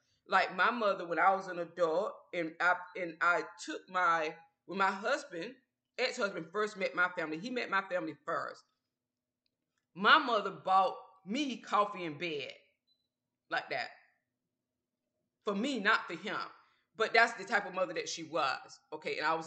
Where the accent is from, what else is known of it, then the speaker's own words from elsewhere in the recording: Georgia, United States; Because I was raised, like, I guess because I'm from Georgia, the type of family I had, a lot of respect for the parents.